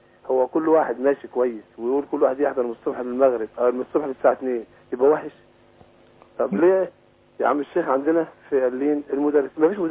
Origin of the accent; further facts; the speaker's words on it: Egypt; انا سافرت بره كانوا بيغيروا مننا ان احنا مصريين